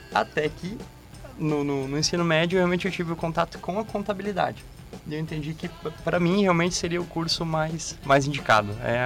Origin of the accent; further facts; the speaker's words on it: Porto Alegre, Rio Grande do Sul, Brazil; born there; Eu nasci em Porto Alegre. A família do meu pai é de Paverama, aqui perto, 30 quilômetros, e da minha mãe de Pelotas.